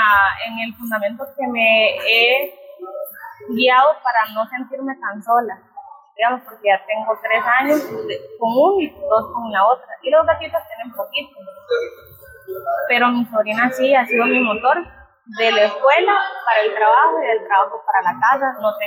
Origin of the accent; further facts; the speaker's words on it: Nicaragua; now in Costa Rica; Yo he sufrido mucho xenofobia por ser, digamos, por mi hablado, porque soy nicaragüense y yo me siento muy orgullosa, muy orgullosa, la verdad.